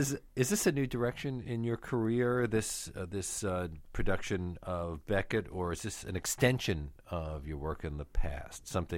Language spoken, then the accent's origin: English; Brooklyn, New York, United States; I grew up in Williamsburg, and I remember seeing announcements for Death of a Salesman with Lee Jacob in Yiddish.